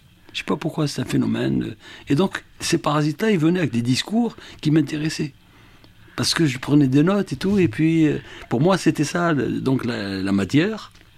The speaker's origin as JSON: {"language": "French", "region": "Oran Province", "country": "Algeria", "said": "je venais de la région d'Oran, où les femmes sont voilées, c'est presque du niqab, puisqu'il n'y avait qu'un seul œil qui apparaissait."}